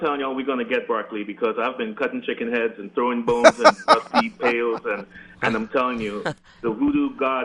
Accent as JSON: {"language": "English", "region": "New York", "country": "United States", "lives_now": "Denmark", "said": "I'm officially from New York, but I live in Denmark now."}